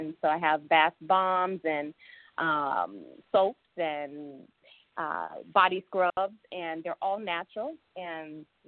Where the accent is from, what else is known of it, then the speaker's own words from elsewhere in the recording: Mamou, Louisiana, United States; So I grew up in Mamou, Louisiana, very small town where, in my opinion, there was still some prejudice.